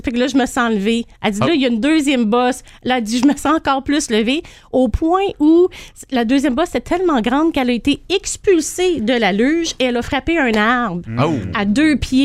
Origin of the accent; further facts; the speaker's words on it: Buckingham, Quebec, Canada; Ah, mais je suis à Buckingham, moi. Je suis de ce coin-là.